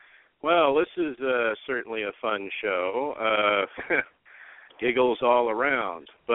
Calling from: Los Angeles, California, United States; from L.A.

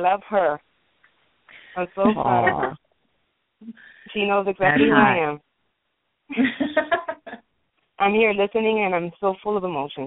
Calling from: New York City, New York, United States; I'm calling from New York City

